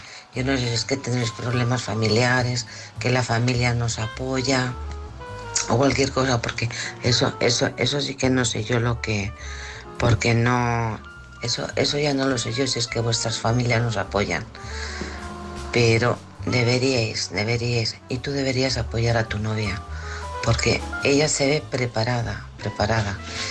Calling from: Alcorcón, Community of Madrid, Spain; de Alcorcón.

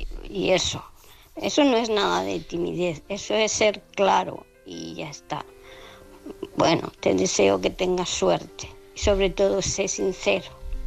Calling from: Murcia, Region of Murcia, Spain; de Murcia.

